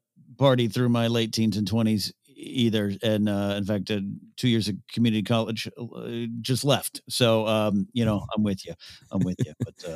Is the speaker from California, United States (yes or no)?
yes; San Luis Obispo, California, United States; hour and a half north of Santa Barbara. It's beautiful, beautiful scenery. And Cal Poly SLO is in my hometown area